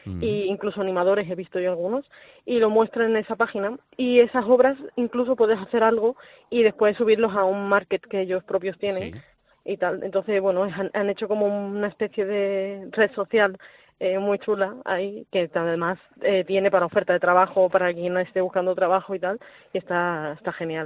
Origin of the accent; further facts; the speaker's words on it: Marbella, Andalusia, Spain; Llegué hace poquito a Polo, porque bueno, yo vengo de Marbella. En Marbella no hay como nada específico para estas cosas.